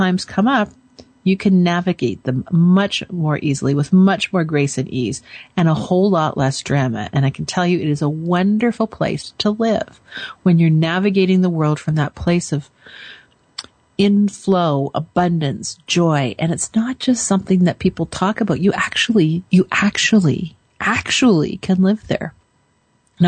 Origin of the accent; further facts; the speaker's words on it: Canada; Please know that I'm from Canada